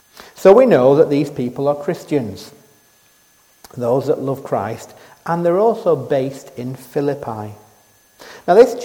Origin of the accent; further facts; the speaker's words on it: Blackpool, North West England, United Kingdom; born there; which is quite good because I was born in Blackpool.